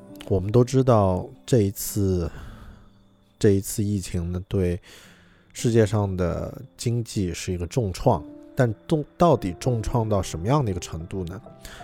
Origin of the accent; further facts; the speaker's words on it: China; 因为和我们中国人不一样，很多洋人他的生活习惯是没有储蓄这个概念的。之前我看到一个数据，第一次看到的时候吓了一跳，因为当时我还没有出国